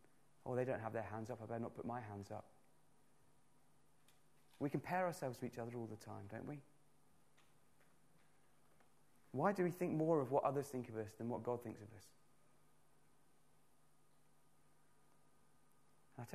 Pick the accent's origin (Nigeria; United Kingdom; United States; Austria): United Kingdom; South West England; I'm no Welshman. I'm a very proud Cornishman.